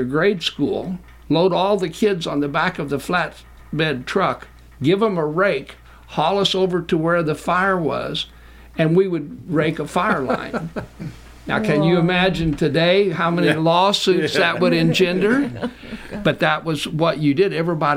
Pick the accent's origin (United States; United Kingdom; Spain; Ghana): United States; Brown County; Looking back, wonderful memories of growing up in Brown County.